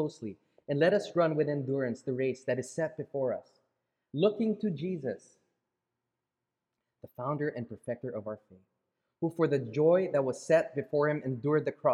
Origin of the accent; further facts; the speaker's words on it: Philippines; I grew up in the Philippines and I love my culture